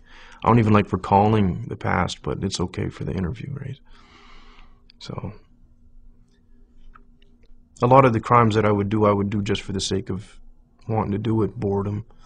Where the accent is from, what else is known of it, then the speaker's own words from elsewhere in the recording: Halifax, Nova Scotia, Canada; born there; That's my name before I became Muslim. I was born in Halifax, Nova Scotia, and I'm 27 years old.